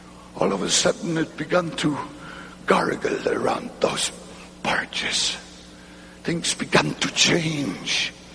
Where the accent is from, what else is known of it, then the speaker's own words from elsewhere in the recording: North Germany, Germany; English is a second language; I grew up in North Germany as a small boy in post-war Germany. Right there, very close to the North Sea, tidal area.